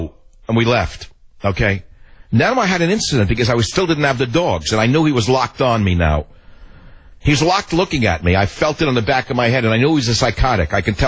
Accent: New York, United States; Now, I grew up in New York, so I know the death stare of psychotics.

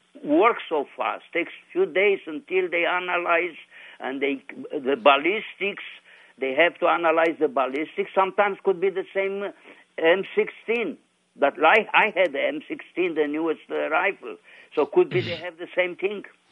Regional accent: Israel; moved away as an adult; Okay, I'm from Israel. I came here about 40 years ago.

